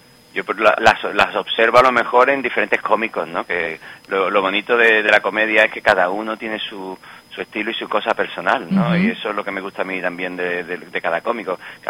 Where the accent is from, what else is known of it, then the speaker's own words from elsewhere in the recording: San Fernando, Andalusia, Spain; Mi familia procede de Irlanda y yo soy muy de Cádiz, de San Fernando. Entonces yo tengo esa mezcla ahí un poco extraña entre la guasa gaditana y la flema británica